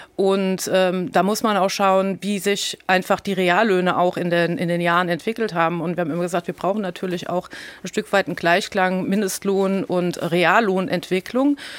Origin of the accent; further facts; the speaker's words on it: Rhineland-Palatinate, Germany; Und ich komme ja nun hier aus Rheinland-Pfalz